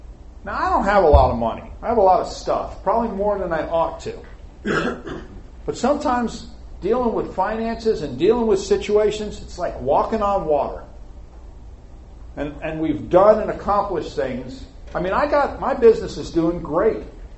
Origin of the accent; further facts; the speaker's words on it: New York City, New York, United States; I grew up in New York City.